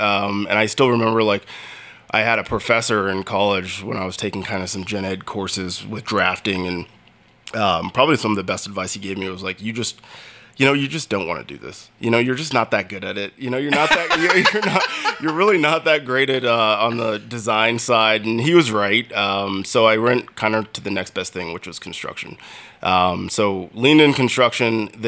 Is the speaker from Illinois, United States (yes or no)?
no; Denver, Colorado, United States; born there; I was born in Denver, so like love all the Denver sports teams.